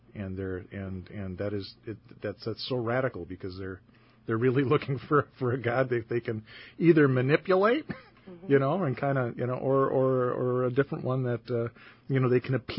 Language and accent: English; Hebron, Indiana, United States; I'm from Hebron, Indiana, pastor at St. Michael Lutheran Church.